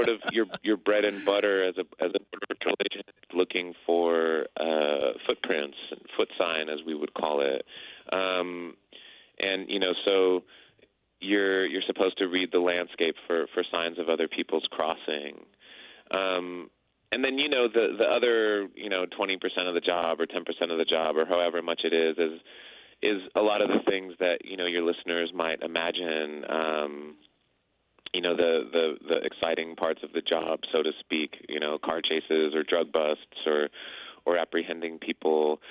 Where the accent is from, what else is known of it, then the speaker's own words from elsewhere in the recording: Southwest, United States; my mother was a park ranger, so I grew up in the Southwest. I grew up, you know, close to the desert.